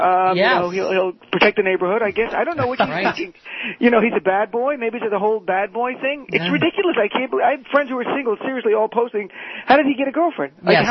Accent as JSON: {"language": "English", "region": "New Jersey", "country": "United States", "said": "And, I do something like drop the R. I'm from Jersey, so this is how we speak."}